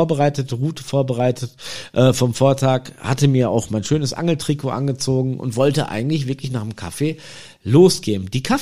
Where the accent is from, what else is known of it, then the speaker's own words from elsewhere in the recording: Germany; Ich sag, ja, ich komme aus Deutschland, ne?